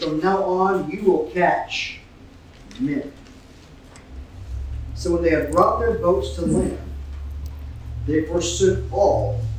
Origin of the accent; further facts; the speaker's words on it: San Antonio, Texas, United States; We come from San Antonio, Texas. It's really cool.